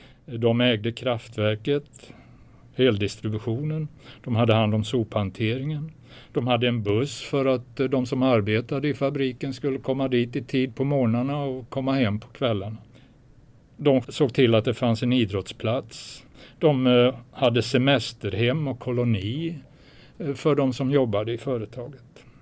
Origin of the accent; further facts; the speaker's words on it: Viskafors, Västra Götaland County, Sweden; Jag växte upp i Viskafors, söder om Borås.